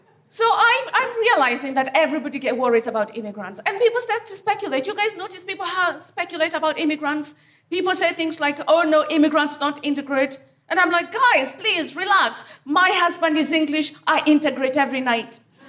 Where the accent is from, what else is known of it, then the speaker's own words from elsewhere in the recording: Kenya; I'm from Kenya